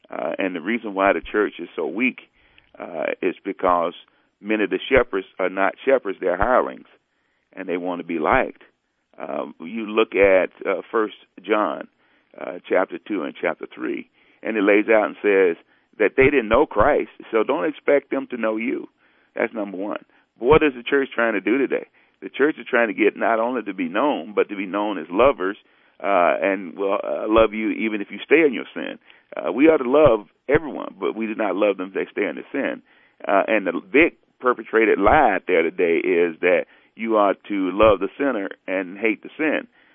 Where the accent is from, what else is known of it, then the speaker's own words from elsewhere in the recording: Alabama, United States; I have, you know, ran into much opposition in growing up in Alabama as a black man.